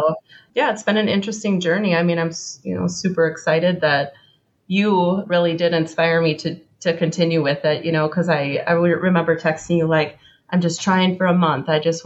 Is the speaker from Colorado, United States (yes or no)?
no; Wisconsin, United States; We are the drinkers.